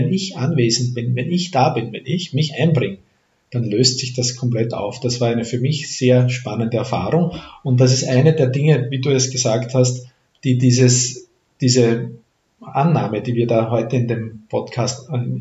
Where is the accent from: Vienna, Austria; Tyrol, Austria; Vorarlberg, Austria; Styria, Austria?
Styria, Austria; Wir kennen im Steirischen, wo ich her bin